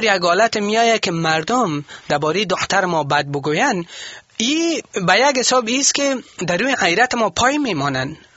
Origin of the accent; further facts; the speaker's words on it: Afghanistan; ما افغان هستیم، خود ما افغان هستیم و کشور ما افغانستان است و ما در اونجا تولد یافتیم و ما زندگی میکنیم در افغانستان.